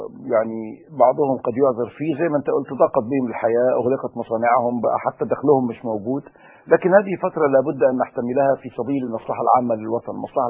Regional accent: Alexandria, Alexandria Governorate, Egypt; انا نشأت في مدينة الاسكندرية

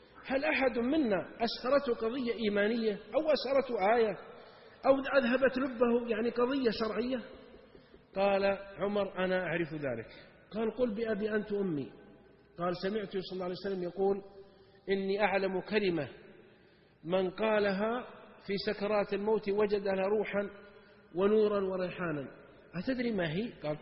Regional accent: Saudi Arabia; عندنا 8 صحف يومية و9 عندنا في السعودية هنا

